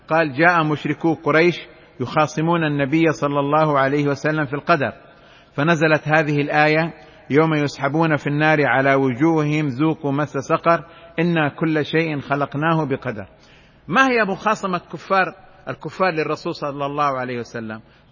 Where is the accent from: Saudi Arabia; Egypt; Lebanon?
Saudi Arabia; Mecca, Makkah Province; مثل ما يقولوا عندنا في مكة